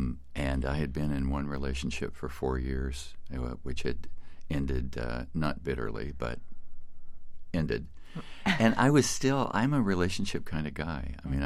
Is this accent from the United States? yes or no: yes; Midwest, United States; also born or lived in New York; I mean, I grew up in the Midwest with a lot of homophobia. Mm-hmm. And I got involved in New York in the gay rights movement.